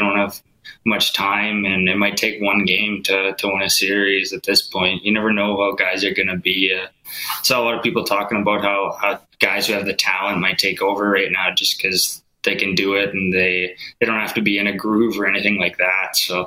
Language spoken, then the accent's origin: English; Imperial, Saskatchewan, Canada; Yeah, Imperial is my home for sure. Always has, always will be. But I was born in Saskatoon, so I think that's where most people go off of. But no, Imperial's home.